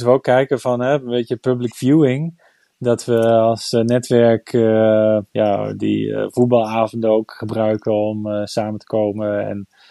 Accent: Netherlands; now in Germany; Dus ik ben als Nederlander toch een watermens.

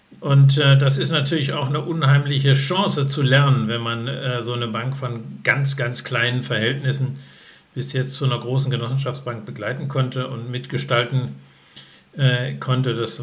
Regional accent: Baden-Württemberg, Germany; moved away as an adult; now in Bochum, Germany; Ja, ich bin ja in Baden-Württemberg aufgewachsen, in einem kleinen 200-Seelendörfchen und bin jetzt seit 40 Jahren in Bochum, also in einer Metropole von 5 Millionen.

